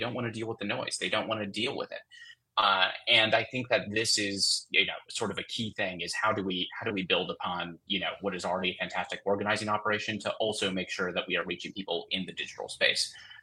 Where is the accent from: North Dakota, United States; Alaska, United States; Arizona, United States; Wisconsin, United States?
Wisconsin, United States; Two Rivers; as part of my hometown, you know, Facebook feed, I see, you know, like the news and information page for Two Rivers